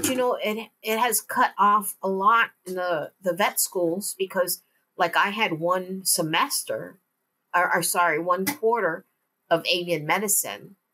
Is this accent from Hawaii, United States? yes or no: yes; Hawaii, United States; I remember being that I'm from Hawaii and going to Western Ohio, which is like Fort Recovery, for our first meeting.